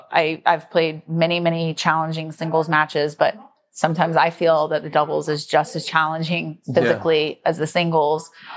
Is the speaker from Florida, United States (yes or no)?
yes; Miami, Florida, United States; Miami is my home state too.